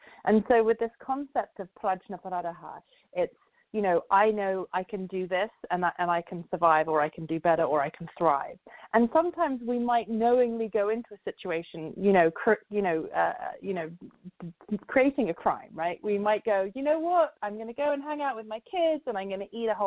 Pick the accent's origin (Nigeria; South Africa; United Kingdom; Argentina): United Kingdom; London; now in Cleveland, United States; I'm a white woman who's 42, I have 3 children, I live in Cleveland, I grew up in London